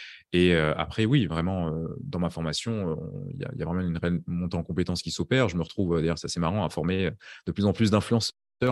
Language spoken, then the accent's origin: French; France; Je pense aux Français, je suis français à la base